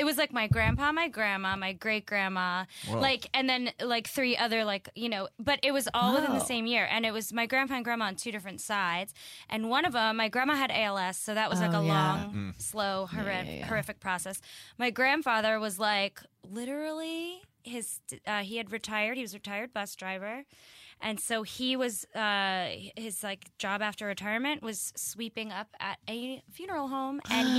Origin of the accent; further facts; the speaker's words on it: Staten Island, New York, United States; I grew up in Staten Island, and there was a period of time where, like, all the houses were getting broken into.